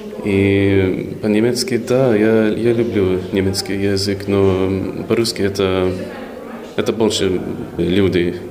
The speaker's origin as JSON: {"language": "Russian", "country": "Sweden", "second_language": "Russian", "said": "и я из Швеции."}